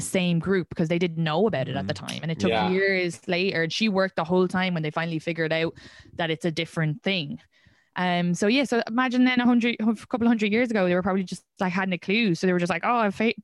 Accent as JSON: {"language": "English", "country": "Ireland", "tie": "born or raised there", "moved": "yes", "lives_now": "United States", "said": "It's just, I grew up in Ireland. That's a modern country. So I come over here"}